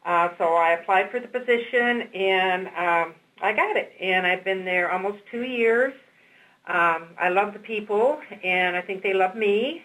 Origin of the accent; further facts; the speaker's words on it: Lansing, Michigan, United States; moved away as an adult; now in Texas, United States; I'm originally from Lansing, Michigan, and that's where I grew up and moved to Texas.